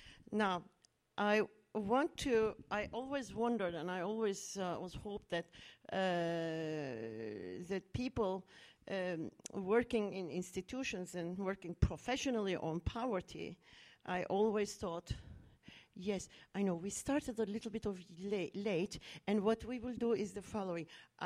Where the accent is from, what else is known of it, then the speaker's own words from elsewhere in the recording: Turkey; I'm from Turkey, I grew up in Turkey, and I still live in Turkey, of course, part of the time.